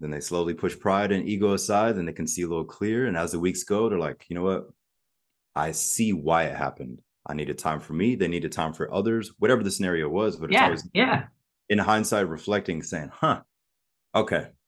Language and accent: English; Germany; So as a child, I grew up in Germany. We were stationed in Germany. Oh. My mother's German.